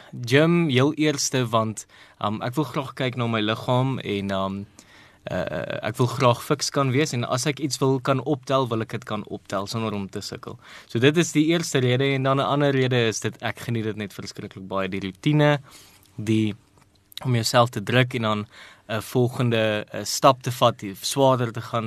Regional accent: Pretoria, Gauteng, South Africa; ek het hier in Pretoria groot geword in Kameeldrif.

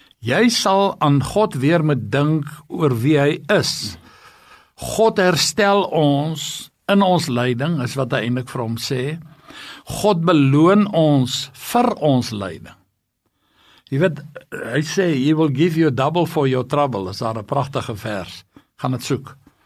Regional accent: Highveld, South Africa; now in Cape Town, South Africa; daar waar ek groot geword het in die Hoofveld en ek het 'n lang tyd nog, wel ek is nou meer as die helfte van my lewe al in die Kaap

